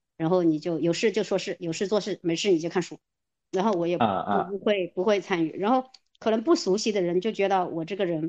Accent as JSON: {"language": "Chinese", "region": "Hunan", "country": "China", "said": "你知道我们湖南人很多在广东从商的很多"}